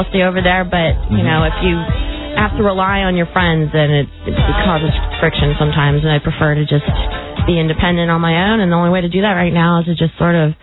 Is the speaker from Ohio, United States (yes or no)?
no; Virginia, United States; also born or lived in Los Angeles; I'm from Northern Virginia, and I moved to Los Angeles back in 99.